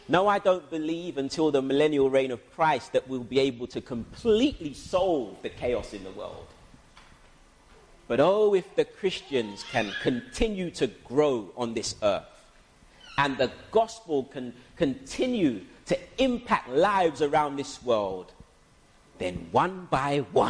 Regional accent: Lewisham, London, United Kingdom; For example, I was raised in Lewisham Borough

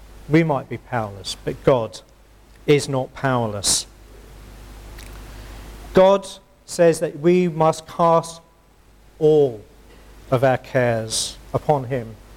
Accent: Scotland, United Kingdom; accent: Scottish; now in England; because I was born in Scotland. Grew up Scottish. A Scottish accent, lost it when I came down to England.

